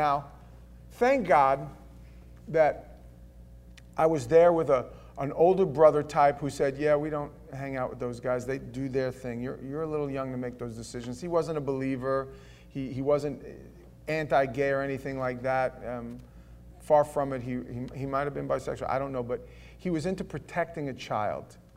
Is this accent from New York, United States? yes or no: yes; New York City, New York, United States; But I come from New York. I come from the city.